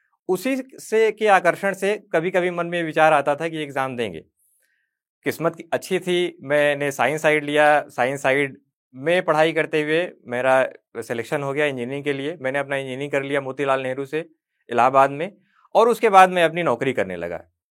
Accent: Pratapgarh, Uttar Pradesh, India; इसकी कहानी हमारे गांव में, जो कि है उत्तर प्रदेश के बहुत छोटा सा एक गाँव जो कि प्रतापगढ़ जिले में है, वहाँ से। 90s का दौर है, हम लोग वहाँ पे पढ़ते थे।

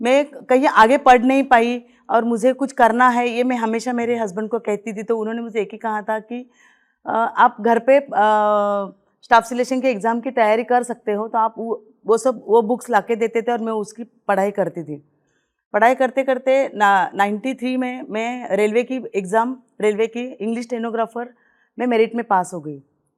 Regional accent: Chembur, Maharashtra, India; चेंबूर से हूँ।

